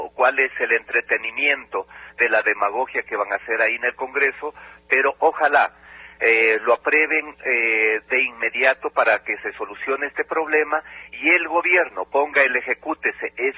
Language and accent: Spanish; Ecuador; Usted acuérdese cuánto se pidió como centrales sindicales, como pueblo ecuatoriano y afiliados